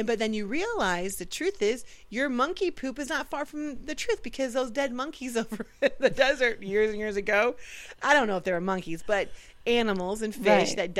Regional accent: United States; because I'm American

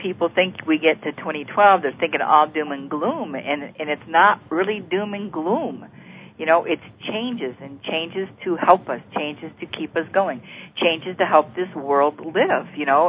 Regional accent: Richmond, Missouri, United States; Cool. I grew up around Richmond, Missouri, actually.

